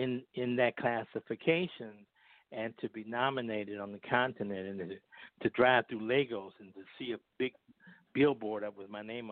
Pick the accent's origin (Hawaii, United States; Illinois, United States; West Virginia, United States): Illinois, United States; Chicago; I'm originally from Chicago.